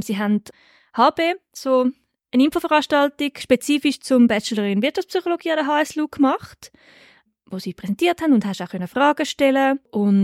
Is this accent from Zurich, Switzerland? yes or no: yes; Zurich, Switzerland; now in Lucerne, Switzerland; ich komme ursprünglich aus dem Zürcherland, ein kleines Dörfli dort, also von Bergspiel, und wohne jetzt momentan so unter der Woche zu Luzern und ein Teil noch genau dort.